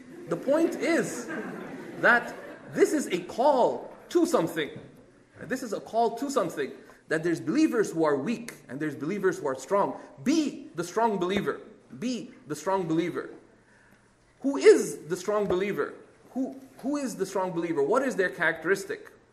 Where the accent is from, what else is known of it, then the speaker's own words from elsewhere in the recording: Canada; I'm a Pakistani Canadian. We accept hyphenation up north.